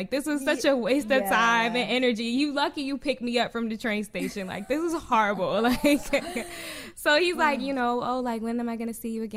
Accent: New Jersey, United States; because I'm from Jersey. So I lived in Jersey and so did he.

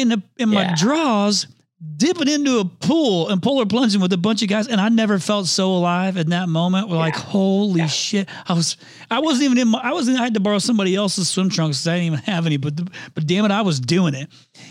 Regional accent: Indiana, United States; I'm from Indiana. Like you cut a hole in the ice and you jump in the lake.

